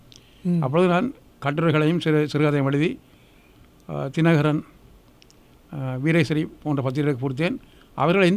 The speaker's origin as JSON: {"language": "Tamil", "town": "Avarangal", "region": "Northern Province", "country": "Sri Lanka", "tie": "born or raised there", "said": "நான் பிறந்தது ஆவரங்கால் என்ற கிராமத்தில், படித்தது ஆவரங்கால் மெதரிச மிஷன் பள்ளிக்கூடத்தில்"}